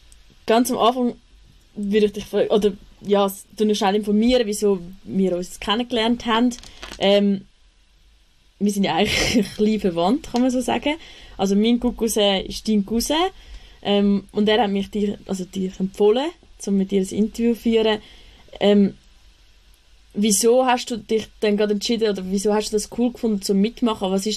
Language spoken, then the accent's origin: German; Küsnacht, Zurich, Switzerland; ich komme auch aus Küsnacht